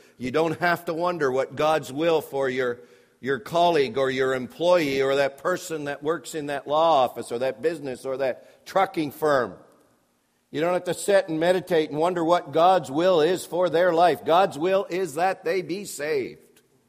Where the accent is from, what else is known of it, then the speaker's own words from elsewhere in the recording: the Maritimes, Canada; once they know that I'm a Maritimer and I'm from the East, I remind them that the Bible makes it very clear that the wise men came from the East.